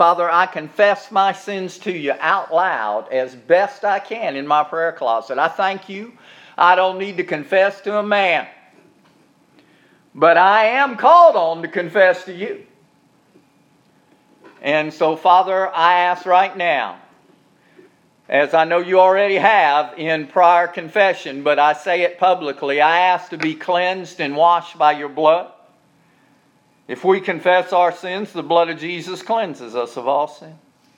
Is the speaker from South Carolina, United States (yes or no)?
yes; Charleston, South Carolina, United States; until God changed and sent me back to my hometown of Charleston.